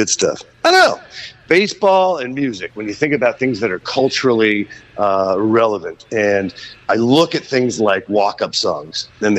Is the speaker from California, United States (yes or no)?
yes; California, United States; I just find that warming as a Californian, as an American, and as a baseball fan, that there is this world.